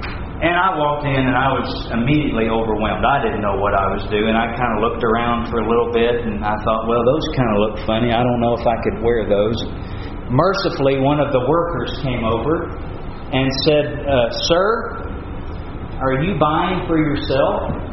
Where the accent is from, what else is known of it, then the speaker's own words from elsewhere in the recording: Texas, United States; When I say I'm from Texas, I represent my home state.